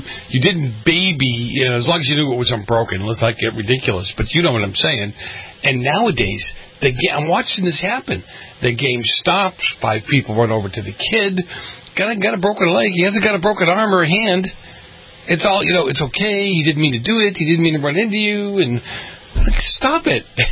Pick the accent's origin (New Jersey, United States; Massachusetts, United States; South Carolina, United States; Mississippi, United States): Massachusetts, United States; Boston; I'm an Italian from Boston. I very rarely am lost for words, you know.